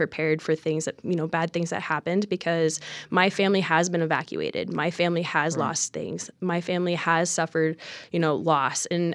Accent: Oregon, United States; I grew up in about 45 minutes east of Portland.

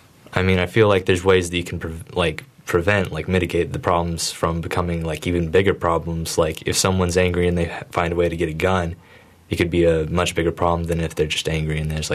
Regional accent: United States; So I feel like maybe America, being an American, I guess, people feel like as an American

